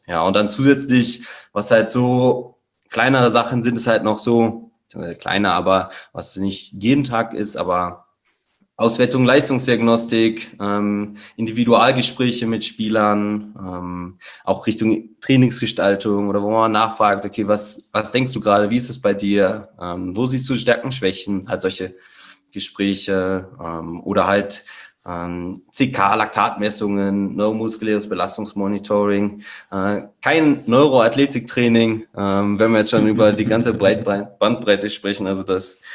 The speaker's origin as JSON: {"language": "German", "town": "Kassel", "region": "Hesse", "country": "Germany", "tie": "born there", "said": "geboren in Kassel, 28 Jahre alt"}